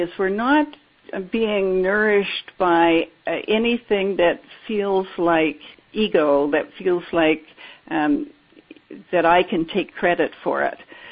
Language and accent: English; Canada; Well, I'm a Canadian.